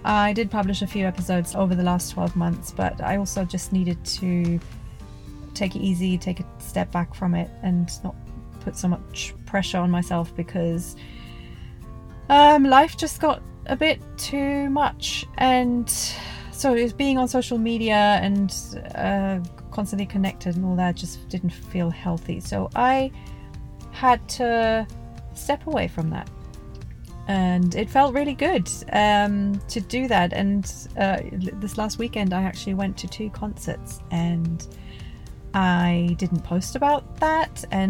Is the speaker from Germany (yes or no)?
yes; Bavaria, Germany; moved away as an adult; also born or lived in England; born and raised in Bavaria, Germany. I moved to England in my 20s to study for a master's degree. That's where I met my English husband. We moved to London, got married, then moved to Southeast England